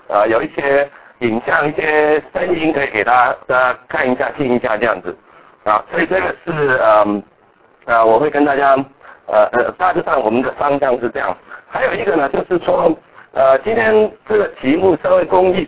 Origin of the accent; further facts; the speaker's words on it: Hong Kong; now in United States; 我是在香港出生跟长大的，但是我离开香港已经超过30年了哈、啊。我是1979年来到美国啊